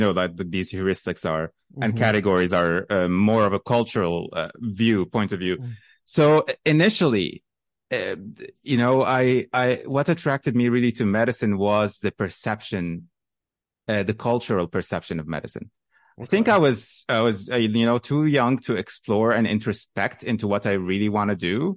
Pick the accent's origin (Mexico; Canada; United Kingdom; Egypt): Egypt; Alexandria, Alexandria Governorate; Well, to be totally honest, I'm from Egypt. I was born in Alexandria.